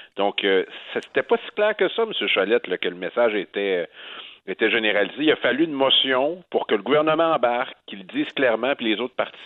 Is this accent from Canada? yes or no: yes; Quebec, Canada; Ben, je suis un Gaspésien, alors.